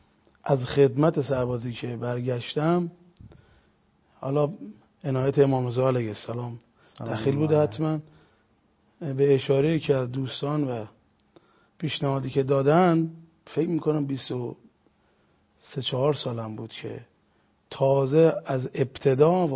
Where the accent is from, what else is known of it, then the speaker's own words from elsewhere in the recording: Qom, Iran; اصالتاً هم اهل قم هستم. متولد قم هستم.